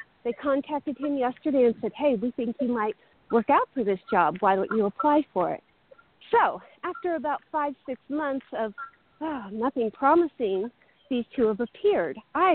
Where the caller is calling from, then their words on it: Nevada, United States; It's early. I'm calling from Nevada.